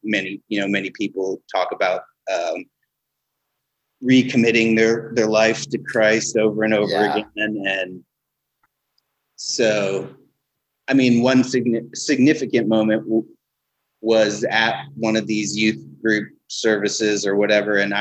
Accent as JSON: {"language": "English", "region": "Vienna", "country": "Austria", "tie": "born or raised there", "also_born_or_lived": "London", "said": "Shortly after I was born, we moved to Vienna. This is 1977. So I spent my early years growing up in Vienna"}